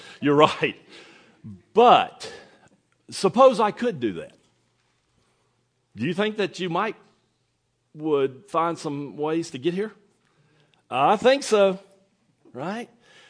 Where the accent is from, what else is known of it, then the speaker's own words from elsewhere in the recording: North Carolina, United States; I grew up outside of the University of North Carolina and down the road from Duke University.